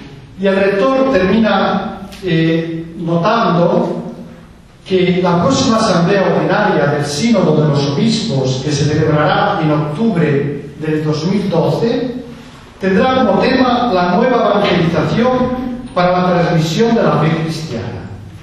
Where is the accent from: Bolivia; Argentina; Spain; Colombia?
Spain; mi portugués no es muy bueno, hablaré en español. Creo que todos ustedes son capaces de comprender mi español, aunque sea de España